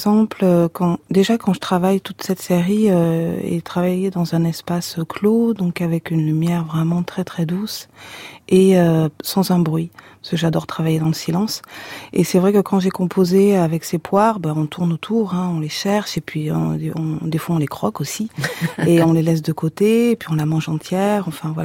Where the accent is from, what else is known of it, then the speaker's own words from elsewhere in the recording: Nouvelle-Aquitaine, France; En effet, j'ai grandi en Corrèze. Et enfant unique